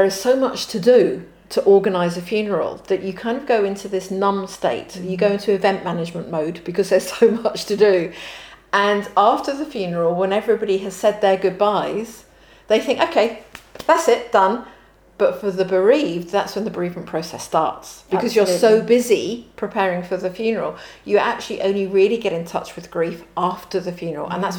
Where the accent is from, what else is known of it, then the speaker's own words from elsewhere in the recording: United Kingdom; But we are rubbish. And I say we as in British. Are rubbish at dealing with death.